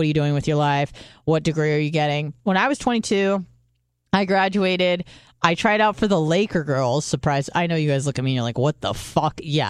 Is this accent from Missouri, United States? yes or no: no; San Diego, California, United States; I don't want to say I escaped because I'm not from there. I'm from San Diego, so I knew good weather.